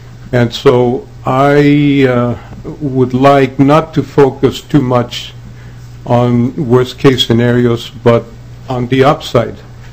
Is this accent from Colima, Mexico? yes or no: no; Mexico City, Mexico; moved away; I'm an immigrant from Mexico City